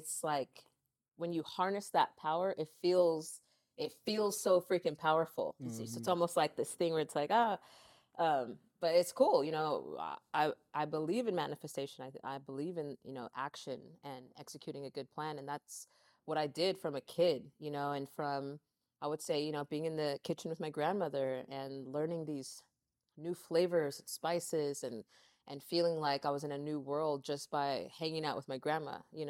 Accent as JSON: {"language": "English", "town": "Lancaster", "country": "United States", "tie": "born or raised there", "lives_now": "Santa Monica, United States", "said": "we grew up in Lancaster. I moved out here to LA when I was 17, officially."}